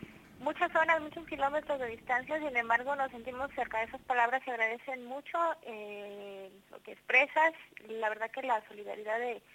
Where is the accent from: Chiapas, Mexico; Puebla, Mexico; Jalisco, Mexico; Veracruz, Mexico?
Jalisco, Mexico; Soy estudiante de Educación Superior en la Universidad de Guadalajara, estudiante de Antropología, la Universidad Pública de mi estado, el estado de Jalisco, en la ciudad de Guadalajara, en la capital del estado.